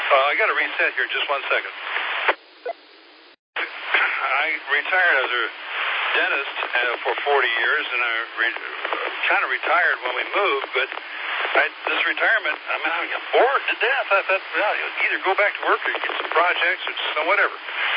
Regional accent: California, United States; But just FYI, I was from Southern California. If you know where Temecula and Marietta is, that's where I used to live in Marietta.

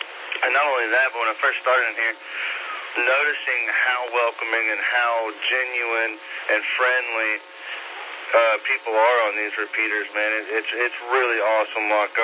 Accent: Pisgah Forest, North Carolina, United States; I'm from the Pisgah Forest area.

